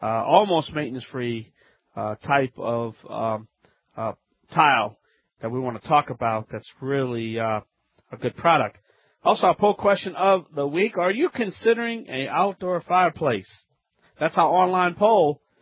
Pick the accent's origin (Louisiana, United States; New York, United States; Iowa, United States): Louisiana, United States; from the Bayou Land, America's favorite home improvement self-help expert